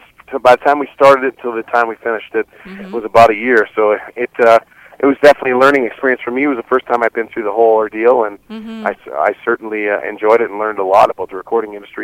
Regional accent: Estevan, Saskatchewan, Canada; We just had our first CD release party in Saskatchewan in my hometown of Estevan last weekend.

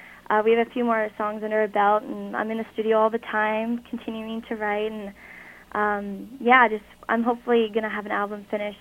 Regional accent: Oakville, Ontario, Canada; also born or lived in Toronto; I was born in Toronto, but I grew up in Oakville.

